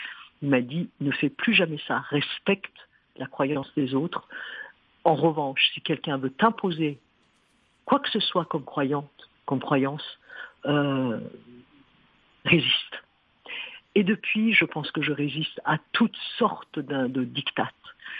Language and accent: French; Iran; now in France; en tant que franco-iranienne, maintenant en France, en tant que française